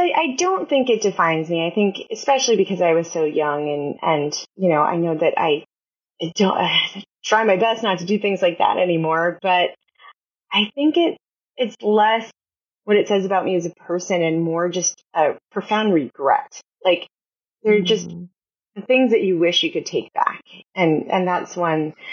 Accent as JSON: {"language": "English", "region": "New Jersey", "country": "United States", "said": "I am, yeah. Deeply."}